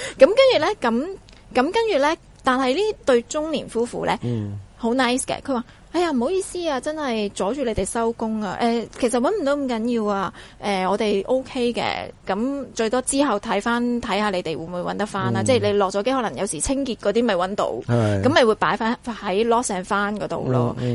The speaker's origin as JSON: {"language": "Cantonese", "country": "Hong Kong", "said": "因为我自己都系身为一个香港人"}